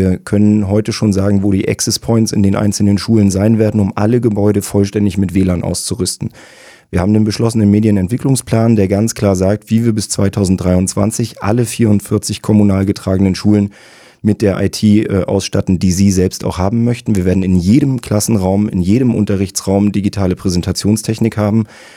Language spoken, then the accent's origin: German; Rostock, Mecklenburg-Vorpommern, Germany; Ich bin als Rostocker Jung total interessiert daran, dass möglichst viele Leute in der Lage sind, platt zu schnacken.